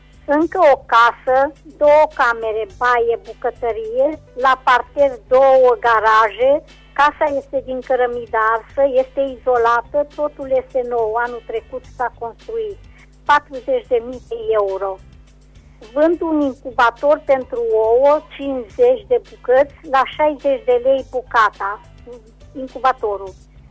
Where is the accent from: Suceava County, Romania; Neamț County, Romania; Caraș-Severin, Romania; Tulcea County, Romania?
Caraș-Severin, Romania; Reșița; din Reșița